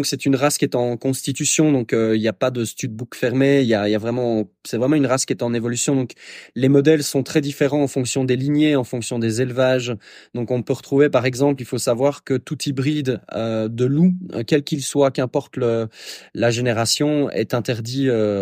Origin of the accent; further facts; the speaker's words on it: Belgium; je suis j'ai 35 ans, je suis belge, je vis en Ardennes en pleine forêt à peu de choses près